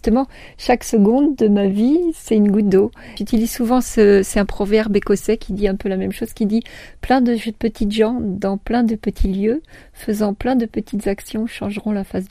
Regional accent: Paris, Île-de-France, France; born there; Moi, je suis née à Paris, donc si j'ai fait tout ce que j'ai fait, fait en étant née à Paris, je pense que tout le monde peut le faire.

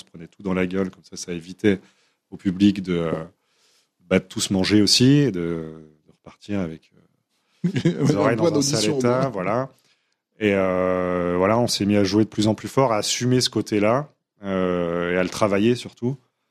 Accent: eastern France, France; Oui, déjà, moi, je viens de l'Est de la France

